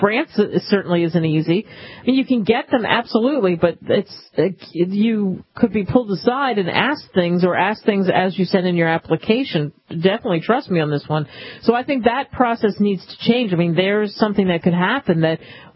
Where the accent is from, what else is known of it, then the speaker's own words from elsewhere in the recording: United States; As I said, it has happened to me because of being just an American.